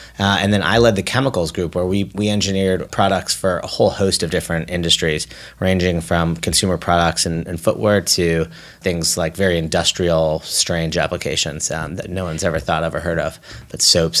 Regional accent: California, United States; I grew up in the Bay Area, actually.

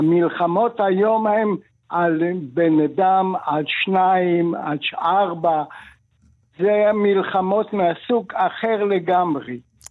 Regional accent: Poland; moved away as an adult; also born or lived in Siberia / Germany; now in Israel; אני עליתי ארצה ב-1948 במסגרת גחל, גיוס חוץ לארץ, אחרי שעברתי את מלחמת עולם השנייה ואת השואה בסיביר הרחוקה והקרה, חזרנו ארצה, חזרנו לפולין ב-46

